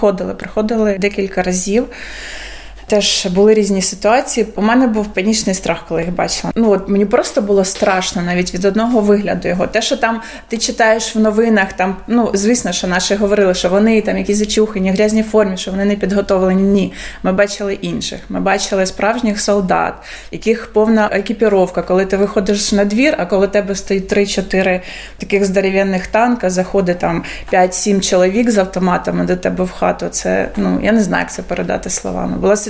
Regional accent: Kozachi Laheri, Kherson Oblast, Ukraine; Сама родом з Херсонської області, з села Козачі Лагері, але останні там майже 20 років проживала в місті Херсон з родиною, з чоловіком і з двома синами своїм.

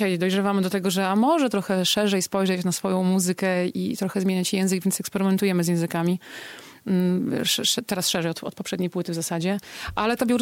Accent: Hajnówka, Podlaskie Voivodeship, Poland; Ja pochodzę z Hajnówki i tam oczywiście w tej kulturze białoruskiej się wychowywałam, uczyłam i tak dalej.

